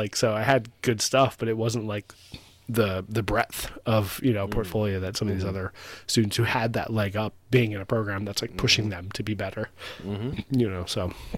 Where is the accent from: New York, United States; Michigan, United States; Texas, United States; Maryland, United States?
Maryland, United States; You know, because we grew up in Baltimore County, I could have gone to Carver, you know, but it wasn't, like, on their radar